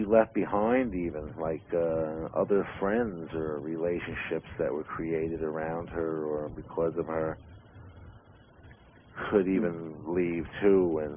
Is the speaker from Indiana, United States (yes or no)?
no; New York, United States; I love New York. I'm a New Yorker at heart.